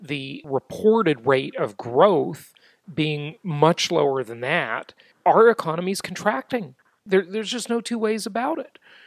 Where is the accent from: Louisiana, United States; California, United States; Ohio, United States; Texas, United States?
California, United States; Los Angeles; I grew up in West